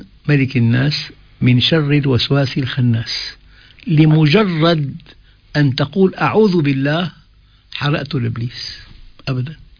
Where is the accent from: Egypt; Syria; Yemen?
Syria; Damascus, Damascus Governorate; أذكر شخص عندنا بدمشق